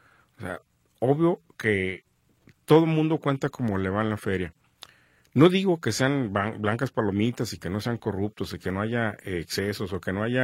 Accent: Mexico; Quien le pagamos somos todos los mexicanos

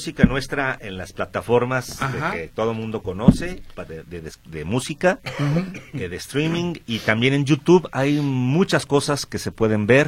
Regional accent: Veracruz, Mexico; born there; also born or lived in Mazatlán / Hermosillo; now in Guadalajara, Mexico; Yo tampoco soy de acá. Yo nací, fíjate, yo nací en Veracruz.

